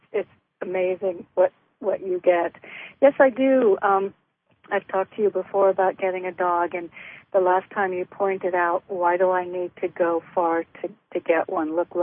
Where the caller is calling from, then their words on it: New Haven, Connecticut, United States; from Connecticut.